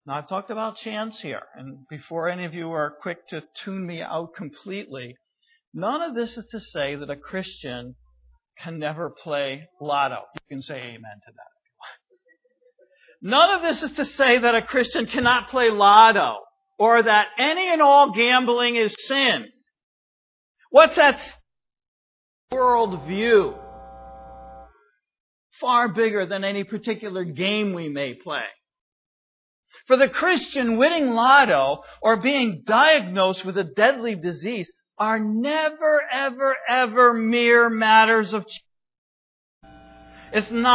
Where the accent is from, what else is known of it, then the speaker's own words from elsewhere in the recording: New York, United States; I'm from New York, but I really have a distaste for all three New York football teams.